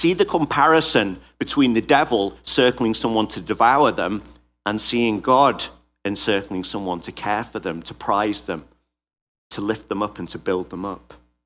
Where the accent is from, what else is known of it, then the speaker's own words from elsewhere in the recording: England, United Kingdom; I'm from England. The most dangerous thing we have are field mice.